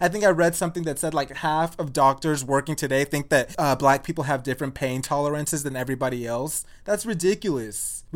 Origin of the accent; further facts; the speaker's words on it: Texas, United States; I don't know if that's because we grew up in Texas.